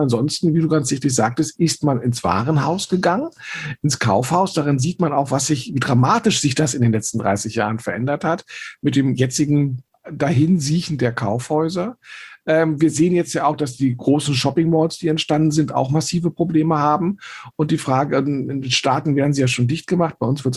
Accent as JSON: {"language": "German", "region": "Berlin", "country": "Germany", "tie": "born or raised there", "said": "ich bin in Eichkamp aufgewachsen"}